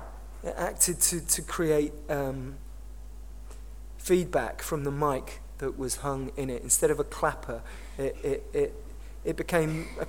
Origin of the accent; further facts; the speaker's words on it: London, United Kingdom; These are London bricks, and I'm from London.